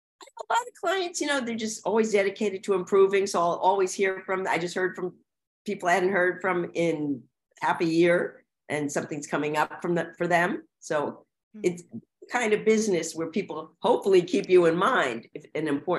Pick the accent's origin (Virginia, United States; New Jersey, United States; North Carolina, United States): New Jersey, United States; like I'm from New Jersey, close to New York, an out there style and be good